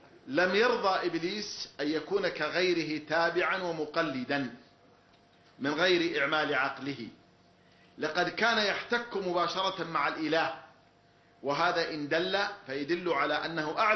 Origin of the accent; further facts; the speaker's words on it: Saudi Arabia; أنا كمواطن سعودي صحراوي